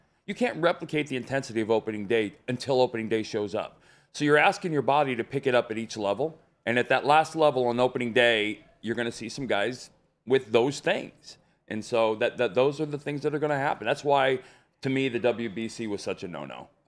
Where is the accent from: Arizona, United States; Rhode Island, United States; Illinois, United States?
Arizona, United States; I grew up in Arizona. Nobody's born and raised in Phoenix.